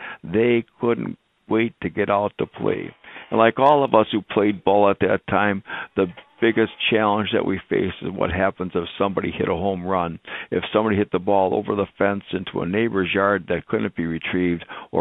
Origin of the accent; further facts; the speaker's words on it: Wisconsin Rapids, Wisconsin, United States; And it reminded me of growing up in Wisconsin Rapids, a small town in central Wisconsin, a magical, mystical place.